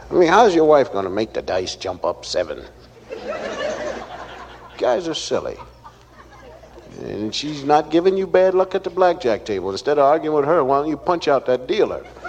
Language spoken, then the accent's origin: English; Pennsylvania, United States; My wife is from the South. I'm from Pennsylvania.